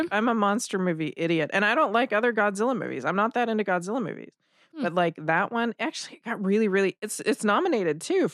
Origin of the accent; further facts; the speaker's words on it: United States; I'm an American.